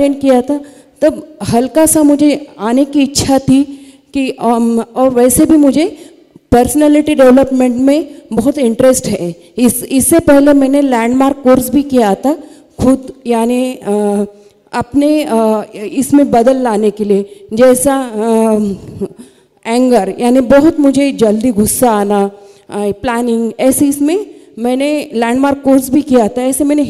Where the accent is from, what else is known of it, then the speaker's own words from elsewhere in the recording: Pusad, Maharashtra, India; From Pusad, Yavatmal जिल्हा महाराष्ट्र से।